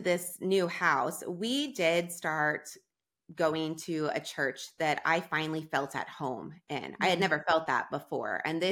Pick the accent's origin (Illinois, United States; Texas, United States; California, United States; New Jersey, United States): Texas, United States; Dallas; I live in Texas, so in Dallas.